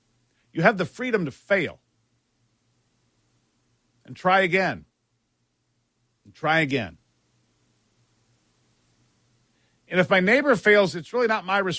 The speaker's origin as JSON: {"language": "English", "country": "United States", "tie": "born there", "said": "I will thank God again that I was born in America."}